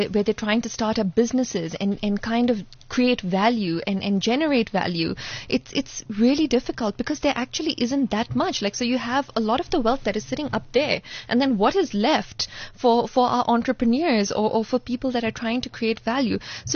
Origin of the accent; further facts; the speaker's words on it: Dubai, United Arab Emirates; I grew up in Dubai